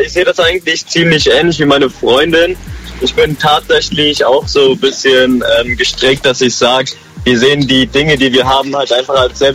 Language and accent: German; Germany; born there; Also das ist ein arabischer Name tatsächlich. Also mein Vater ist aus Algerien, meine Mutter aus Libanon, aber ich bin gebürtiger Deutscher.